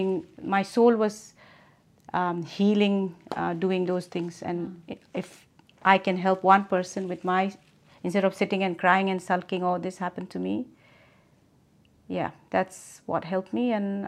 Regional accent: India; moved away as an adult; also born or lived in New Zealand; I am 50 and a mother of two young men. I am an immigrant from India. Lived in New Zealand, then moved here in 2006. So been away from home about 22 years.

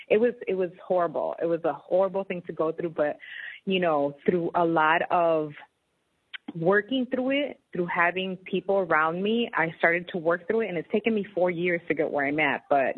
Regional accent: Puerto Rico; I am Puerto Rican. I'm from Puerto Rico and stuff. So definitely I'm Latina

